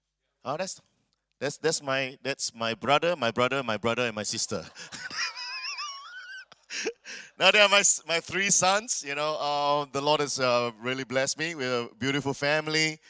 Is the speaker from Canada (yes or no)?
no; Singapore; English is a second language; then so I come from Singapore, and this is another picture